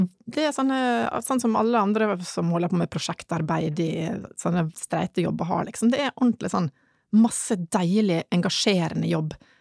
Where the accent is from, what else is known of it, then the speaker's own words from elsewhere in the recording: Ålesund, Møre og Romsdal, Norway; og jeg kommer fra Ålesund